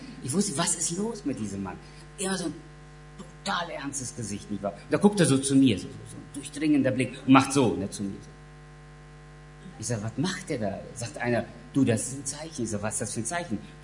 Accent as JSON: {"language": "German", "country": "Germany", "tie": "born or raised there", "accent": "Russian German", "said": "76 kamen meine Eltern nach Deutschland und ich bin im Prinzip hier in Deutschland aufgewachsen, bin hier zur Schule gegangen. Sicher hört man meinen russlandsdeutschen Akzent noch raus"}